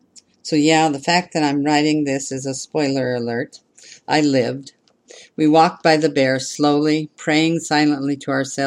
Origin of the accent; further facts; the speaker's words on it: New York City, New York, United States; I grew up in Brooklyn, New York, on my best day, I am way more comfortable pressed up against 1,000 sweaty strangers in a subway car